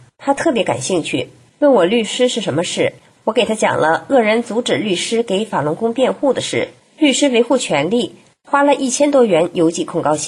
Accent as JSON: {"language": "Chinese", "country": "China", "said": "只有把他推上审判台，我们中国人的道德才能回升"}